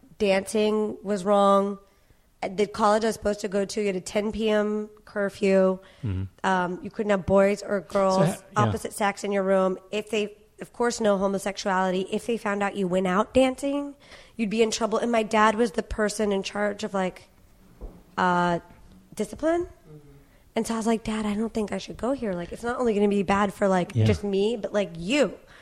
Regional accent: Oklahoma, United States; It was very much growing up in Oklahoma was not like actually a very at all conservative experience for me.

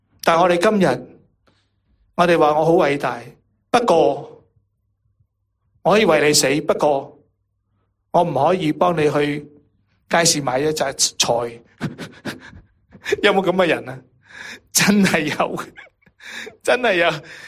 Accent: Guangdong, China; 我们广东人成日都发明一些好好的，

